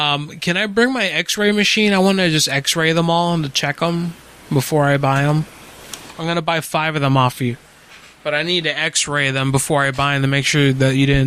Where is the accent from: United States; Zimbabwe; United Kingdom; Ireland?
United States; New York; No, actually, I'm from New York. I'm retired. I've retired at 42. I'm from New York.